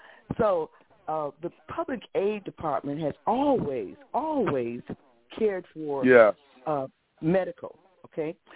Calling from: Chicago, Illinois, United States; here in Chicago.

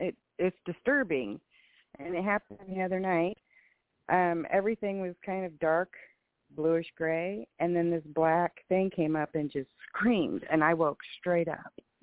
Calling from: Iowa, United States; from Iowa.

